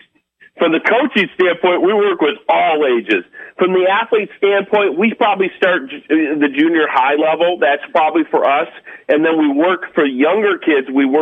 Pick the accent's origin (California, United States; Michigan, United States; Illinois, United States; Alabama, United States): Michigan, United States; Real quick on me, I grew up in Michigan. I was fortunate enough to grow up in a small town and play every sport there was known.